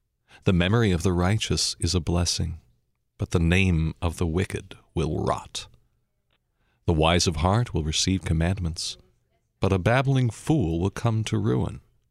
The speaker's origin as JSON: {"language": "English", "town": "Denver", "region": "Colorado", "country": "United States", "tie": "born or raised there", "said": "I grew up in Denver, Colorado, Cowtown, but I was a city boy."}